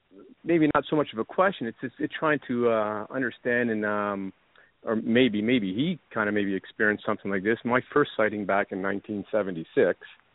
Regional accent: Scarborough, Ontario, Canada; back in 1976 when I was 10 years old. I grew up in Scarborough, Ontario

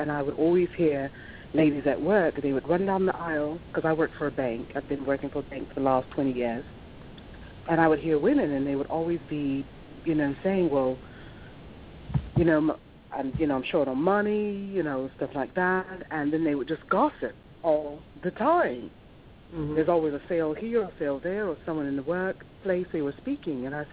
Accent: Birmingham, West Midlands, United Kingdom; moved away as an adult; now in United States; I'm from the UK. I'm from Birmingham. It's outside of London, Newark, Yorkshire. I came to the States a while ago.

